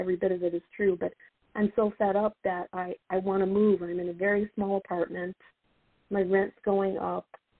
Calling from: Chicago, Illinois, United States

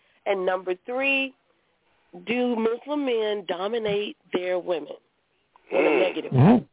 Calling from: Maryland, United States; I'm calling from Maryland.

